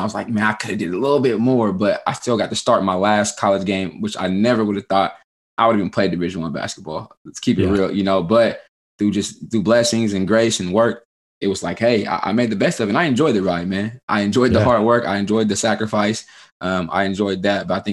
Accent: Sacramento, California, United States; And just growing up in Sacramento, man, just growing up, mom's was a single parent home

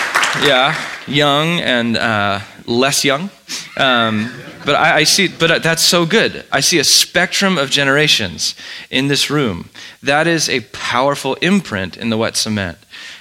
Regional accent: California, United States; I grew up in North County. I love this place.

